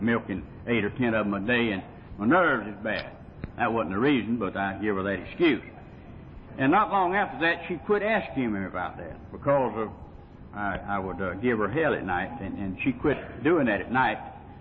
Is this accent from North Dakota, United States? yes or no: yes; Fargo, North Dakota, United States; I was really born and raised in Fargo on the wrong side of the railroad track.